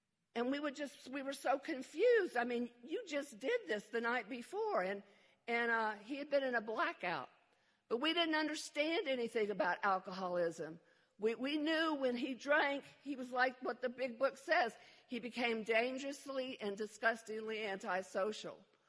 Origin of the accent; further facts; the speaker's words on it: Georgia, United States; born there; also born or lived in Germany; I was born in Georgia, and then we went to Germany.